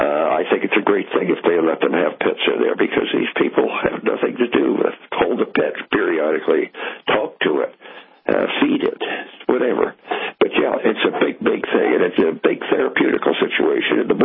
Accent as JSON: {"language": "English", "region": "New Jersey", "country": "United States", "tie": "born or raised there", "said": "First of all, I was born and raised in New Jersey, went to high school there, went to college, went to Bucknell University, ended up getting drafted after the draft, and I went to work in New York City in a training program."}